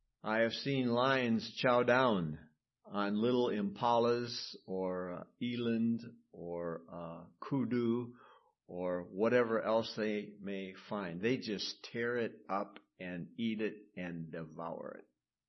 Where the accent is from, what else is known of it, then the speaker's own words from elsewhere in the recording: Minnesota, United States; I grew up in Minnesota.